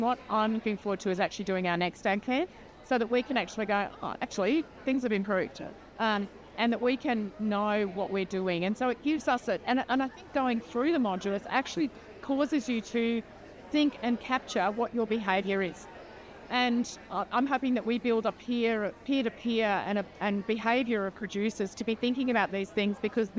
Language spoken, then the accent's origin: English; Australia; And that's something to be incredibly proud of as Australian farmers.